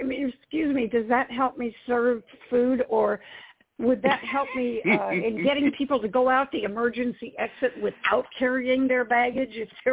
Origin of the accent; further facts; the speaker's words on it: Oak Park, Illinois, United States; born there; I was born in Oak Park, although my parents were living in Berwyn at the time. And all my family is from up there on both sides.